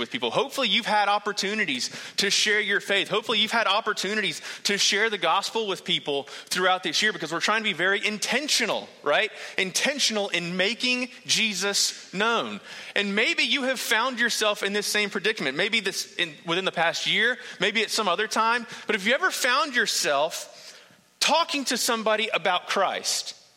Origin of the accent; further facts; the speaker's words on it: North Carolina, United States; I'm like, dude, I moved here like 3 months ago. I'm from North Carolina.